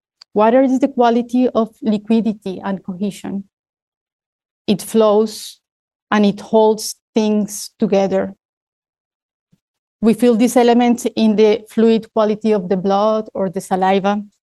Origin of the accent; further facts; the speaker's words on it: Montreal, Quebec, Canada; I come from Montreal, Quebec, Canada